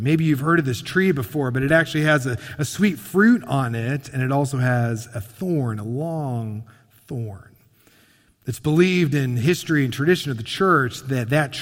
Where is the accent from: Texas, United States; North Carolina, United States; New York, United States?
Texas, United States; Dallas; I was being told that I was a guy from Texas, from Dallas area.